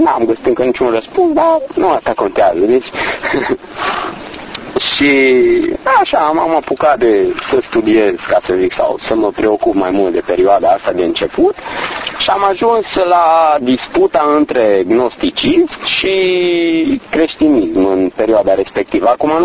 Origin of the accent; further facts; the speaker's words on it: Baia Mare, Maramureș County, Romania; now in Bucharest, Romania; sunt din Baia Mare, de origine, deci din satul lung mai precis. Am ajuns prin București într-un mod mai mult sau mai puțin accidental